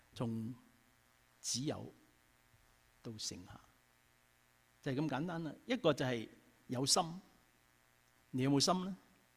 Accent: Guangdong, China; 我哋广东人咧，我哋广东人问候人咧就系、是、你食咗饭未啊嘛，系咪啊？

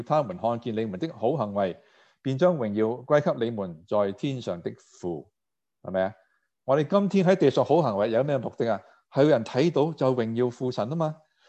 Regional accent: China; 我们中国人听到挺开心啊

